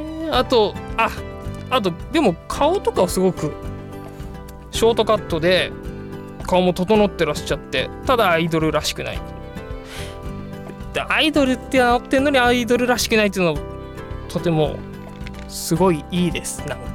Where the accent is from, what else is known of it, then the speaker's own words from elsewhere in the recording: Kanagawa, Japan; まあ本当は神奈川出身なんですけど